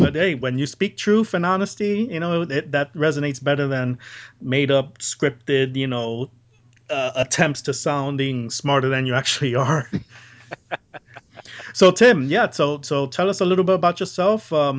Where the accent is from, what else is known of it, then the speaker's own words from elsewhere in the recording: Phoenix, Arizona, United States; you're listening to Guy Next Door Speaks, and … from Phoenix.